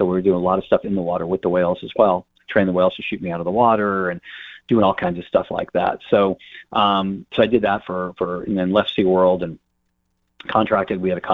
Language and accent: English; California, United States; So, anyways, what happened was I grew up in Southern California.